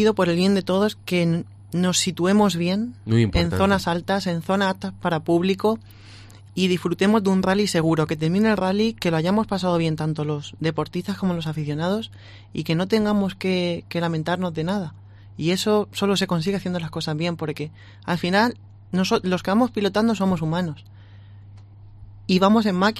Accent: Alicante, Valencian Community, Spain; más aparte soy de Alicante, me pilla cerca.

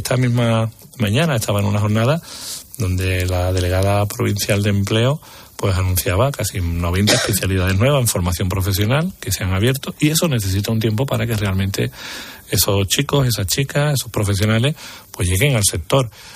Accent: Andalusia, Spain; Somos tan españoles como andaluces, o tan andaluces como españoles.

